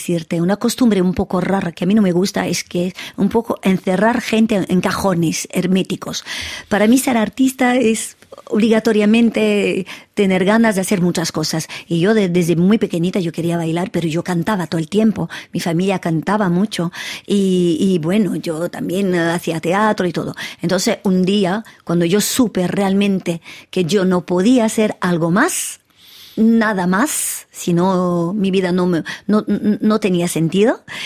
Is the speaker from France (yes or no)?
yes; France; born there; Spanish is a second language; yo nací en Francia de padres que, bueno, mi mamá nació en Francia y ella era de padres españoles, madre y padre. Entonces son mis abuelos que son españoles